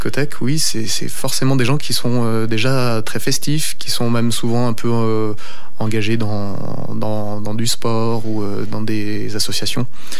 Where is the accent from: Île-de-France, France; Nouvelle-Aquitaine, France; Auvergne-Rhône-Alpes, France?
Auvergne-Rhône-Alpes, France; Larajasse; je suis originaire de l'Arajas. Mmh. Voilà, et puis donc du côté de mon père et du côté de ma mère de Saint-Martin, donc très local.